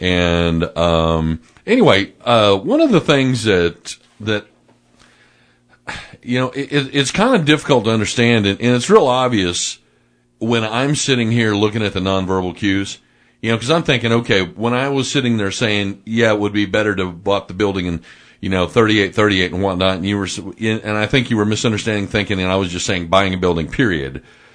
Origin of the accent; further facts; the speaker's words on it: Missouri, United States; Now, I grew up in North St. Louis County, and so our library, if we went to our, you know, our library, I think it was probably maybe 20 minutes away, 25 minutes away, okay?